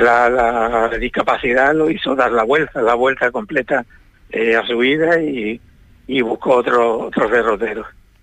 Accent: Güímar, Canary Islands, Spain; nosotros teníamos toda la familia y todos procedemos de Güímar.

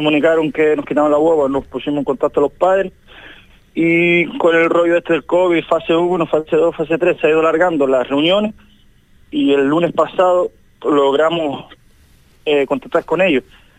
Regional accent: Cardón, Canary Islands, Spain; De Cardón, nosotros somos de Cardón

